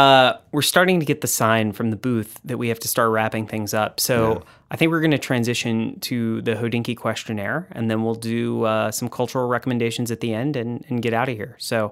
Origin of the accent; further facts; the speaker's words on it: Texas, United States; I'm also I'm from Texas. I'm not like a city kid.